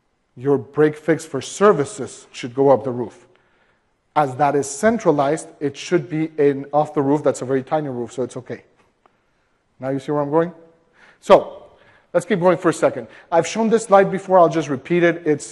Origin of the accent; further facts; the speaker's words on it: Mexico; I'm from Mexico, so you call Telcel, okay?